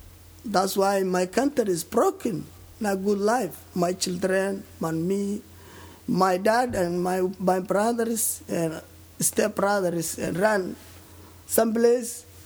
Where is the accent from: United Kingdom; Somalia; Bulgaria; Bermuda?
Somalia; English is a second language; moved away; also born or lived in Ethiopia / Kenya; I'm from Somalia. And 1999 is my country is fighting. Yeah, I ran Ethiopia. Ethiopia, I'm refugee almost 3 years something. After that, I came Kenya. I live Kenya